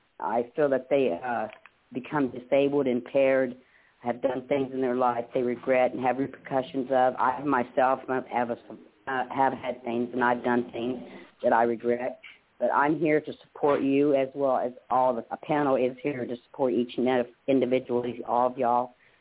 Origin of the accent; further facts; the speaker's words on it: United States; I'm a crime survivor myself, survivor with a testimony, SWAT team. I'm an American Native woman.